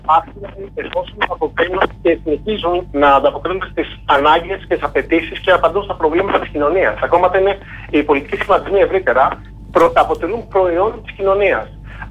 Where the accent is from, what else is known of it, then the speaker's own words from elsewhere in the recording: Crete, Greece; now in United States; την ιδιαίτερη πατρίδα μου, την Κρήτη, έτσι, το Λασίθι